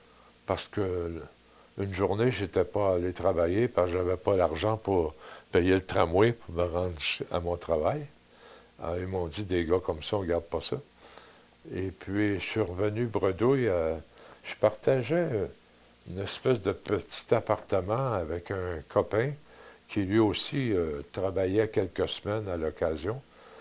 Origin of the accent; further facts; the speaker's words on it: Quebec City, Quebec, Canada; je suis revenu chez moi à Québec.